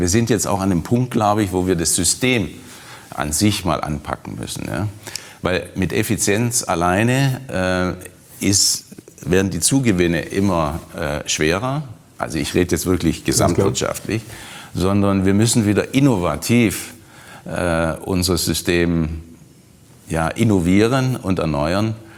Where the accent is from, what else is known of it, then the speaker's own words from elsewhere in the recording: Germany; also born or lived in North America; als Deutsche